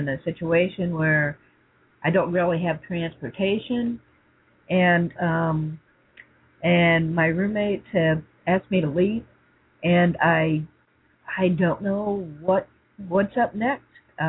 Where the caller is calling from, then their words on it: California, United States; Southern California.